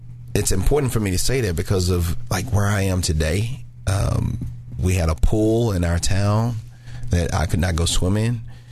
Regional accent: Hughes, United States; So I grew up in a mixed family.

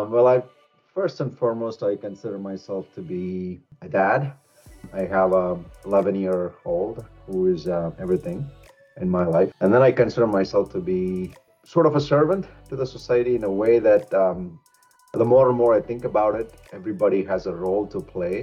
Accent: Thanjavur, Tamil Nadu, India; I grew up in India, born and raised in India. I am from a small town called Thanjavur. It's located within South India, and it is very rich for its historical context as well as water management.

